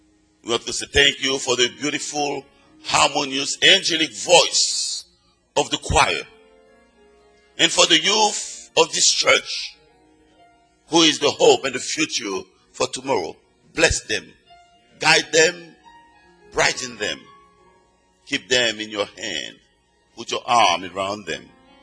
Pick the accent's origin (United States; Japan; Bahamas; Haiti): Haiti; I was born in Haiti and I was raised under the reign of terror of Papa Doc